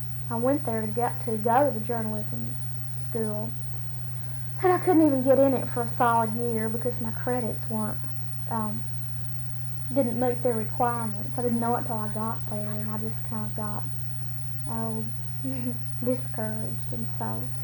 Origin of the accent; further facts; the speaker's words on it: Tyler, Texas, United States; born there; I was born in Tyler.